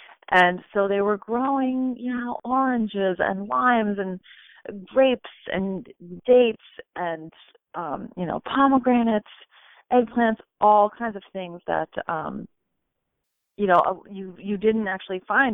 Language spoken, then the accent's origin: English; Philadelphia, Pennsylvania, United States; I was growing up in Philly in the 70s